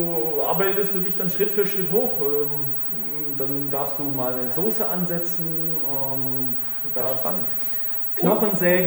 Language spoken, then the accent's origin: German; Freiburg, Baden-Württemberg, Germany; ich komme ja gebürtig aus Freiburg